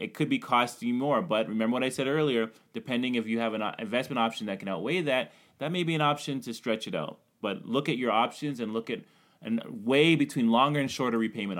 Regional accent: Canada; I'm Canadian, and that sounds horrible.

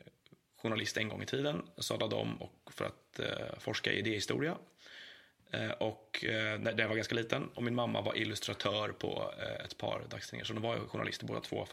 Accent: Stockholm, Stockholm County, Sweden; Jag är uppvuxen i Stockholm, bodde på Södermalm och på ute i Nacka och på Lidingö, och slutligen när jag var ganska liten flyttade vi till Gärdet där jag har vuxit upp.

